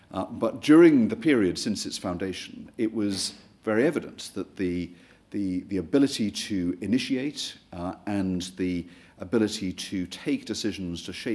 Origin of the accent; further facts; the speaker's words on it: North East England, United Kingdom; Now, growing up on Teesside, I saw this at first hand.